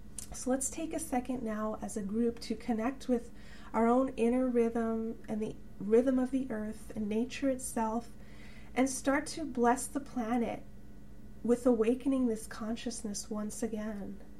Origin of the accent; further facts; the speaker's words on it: New York, United States; And I know, you know, growing up in New York, for me, it's like the environment wasn't a priority in society.